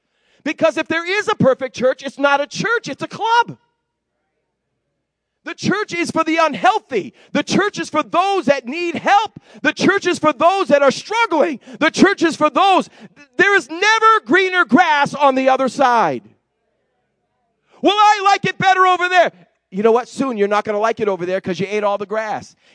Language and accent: English; New England, United States; We grew up in New England, and this mountain called Mount Monadnock.